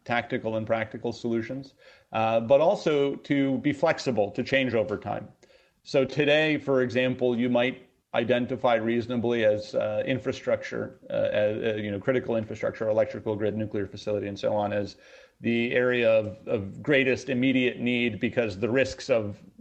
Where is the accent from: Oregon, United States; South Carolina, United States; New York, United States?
New York, United States; I grew up in New York in the diaspora community. I speak 1942 Western Ukrainian.